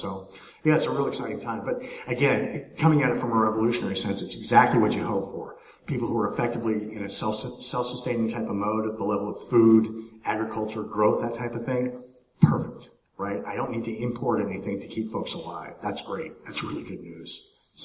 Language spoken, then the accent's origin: English; Colorado, United States; So I come from Northern Colorado